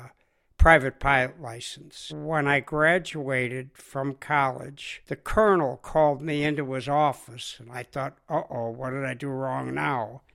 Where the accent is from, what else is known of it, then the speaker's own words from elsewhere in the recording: Chicago, Illinois, United States; also born or lived in Palos Heights, Illinois / Orland Park, Illinois; I grew up in Chicago, Illinois, and when I was probably 5 or 6 years old, we moved to Palos Heights, Illinois. And then when I was about 10 years old, we moved to Orland Park, Illinois.